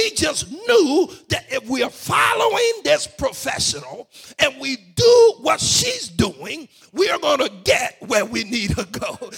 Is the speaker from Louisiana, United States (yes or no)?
yes; Baton Rouge, Louisiana, United States; We said, listen, we are from Baton Rouge. We came here on a little excursion. We're heading back.